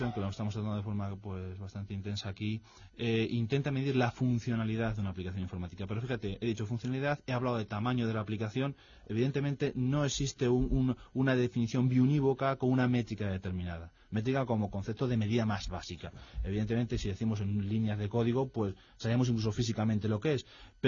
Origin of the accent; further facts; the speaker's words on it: Canary Islands, Spain; yo que vengo de Canarias, se aumenta por los costes de lejanía.